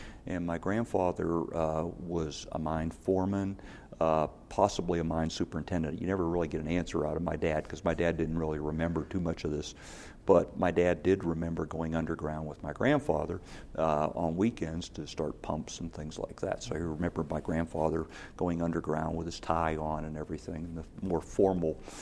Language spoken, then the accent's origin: English; Pittsburgh, Pennsylvania, United States; But so I was born in 1951 in Pittsburgh.